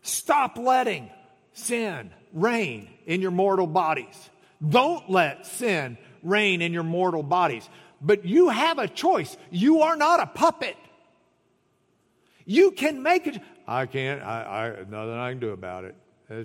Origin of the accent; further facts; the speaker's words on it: Lubbock, Texas, United States; I'm probably not saying it right, but I'm from Lubbock.